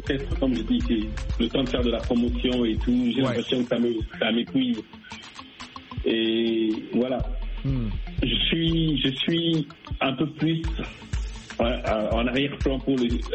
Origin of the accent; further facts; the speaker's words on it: DR Congo; Je suis congolais, Moulouba.